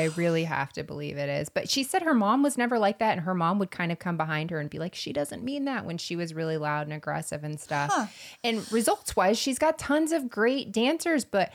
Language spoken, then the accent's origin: English; Florida, United States; I'm from Florida, so I can say this, but Florida and Philadelphia are probably 10 years behind New York.